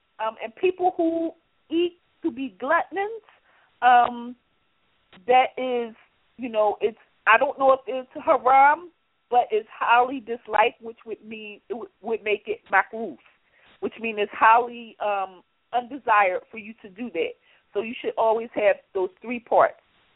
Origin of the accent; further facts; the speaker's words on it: Philadelphia, Pennsylvania, United States; Now, when I was younger, growing up in Philadelphia, we had something called the fish man and the vegetable man.